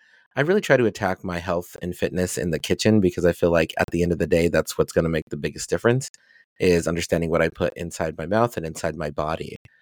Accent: Colorado, United States; But I'm from Colorado. I have a four-wheel drive car and I have all season tires.

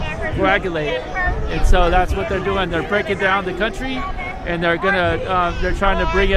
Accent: Nebraska, United States; I'm from Catholic Nebraska.

